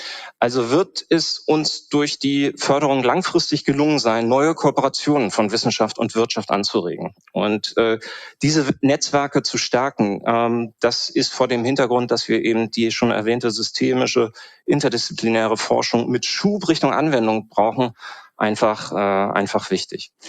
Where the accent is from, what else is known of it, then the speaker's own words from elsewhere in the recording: Northern Germany, Germany; dann wäre das doch mal gar nicht so schlecht, würde ich als Norddeutscher sagen.